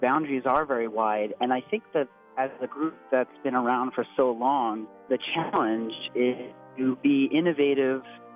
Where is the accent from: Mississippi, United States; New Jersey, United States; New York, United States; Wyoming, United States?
New York, United States; Staten Island; I grew up in New York City, and I heard them in my hometown in Staten Island, New York